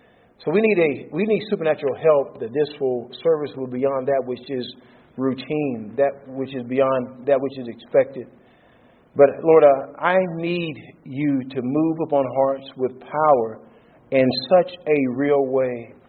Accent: United States; now in Canada; I'm originally from the United States.

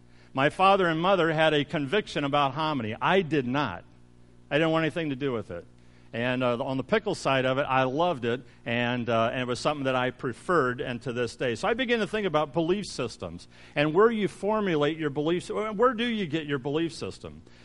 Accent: Ohio, United States; The only thing we bought when I was growing up in Ohio was we went to the store and bought milk and bread

